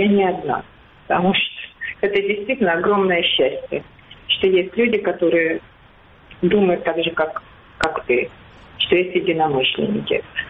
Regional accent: Kyiv, Ukraine; Я сама, я киевлянка, я сама из Киева. По профессии филолог-русист, архивист.

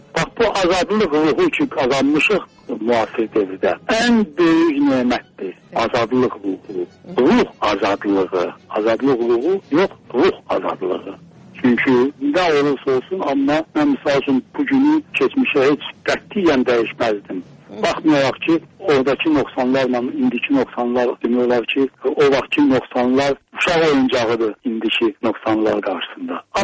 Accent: Baku, Azerbaijan; now in Moscow, Russia; ya gərək mən Moskvalı Azərbaycanlıyam, Moskvalı Bakılıyam ya da Bakılı Moskviç.

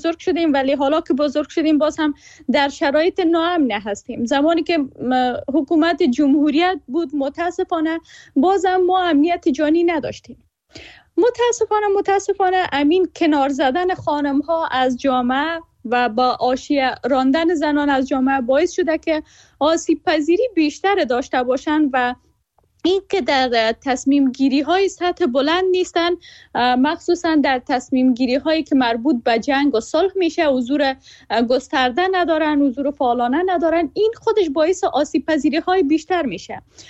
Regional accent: Afghanistan; سالها در افغانستان جنگ بوده، ما در جنگ متولد شدیم، در نسبتاً کشوری که آرامش نسبی داشت بزرگ شدیم

